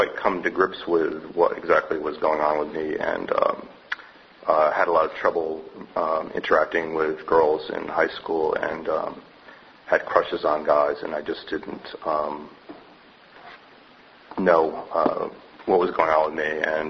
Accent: Massachusetts, United States; I was born in Massachusetts. I grew up there about an hour west of Boston.

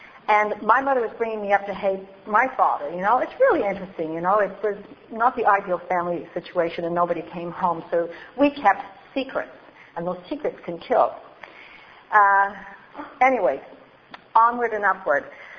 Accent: Montreal, Quebec, Canada; came to Canada and landed here in December of 49. And I lived in the east end of Montreal. I got beat up every day because I was mostly anglais. I lost my accent real fast.

